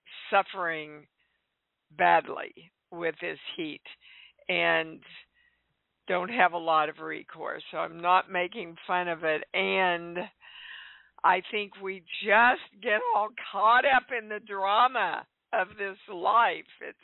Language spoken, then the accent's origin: English; Kansas, United States; I grew up in Kansas, as most of you know